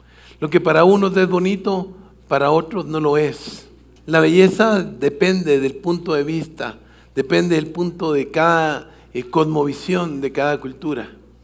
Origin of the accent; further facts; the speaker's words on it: Guatemala; Y yo, como buen guatemalteco, me acerqué